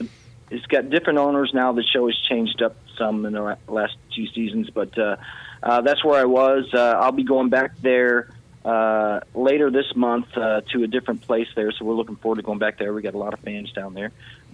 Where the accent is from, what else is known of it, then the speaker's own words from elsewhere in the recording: Hessville, Indiana, United States; now in Las Vegas, United States; Yeah, I grew up in Hessville, spent my whole life there. I went to Morton High School.